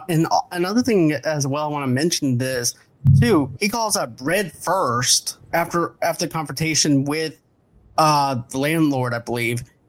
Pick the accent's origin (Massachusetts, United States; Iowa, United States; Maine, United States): Massachusetts, United States; Boston; because I'm also from Boston, I also know the layout of a small store